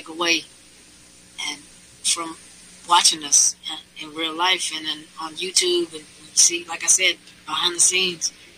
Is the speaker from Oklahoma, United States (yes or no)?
yes; Oklahoma City, Oklahoma, United States; accent: urban; So we grew up in Oklahoma City. The city is our res, hence the urban accent.